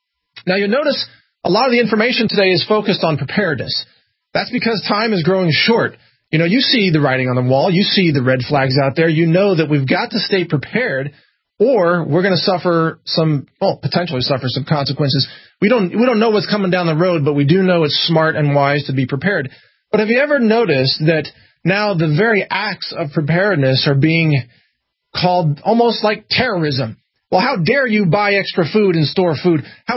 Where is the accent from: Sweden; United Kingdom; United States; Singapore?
United States; Missouri; And I'm from Missouri, and I used to drive by these caves in Kansas City.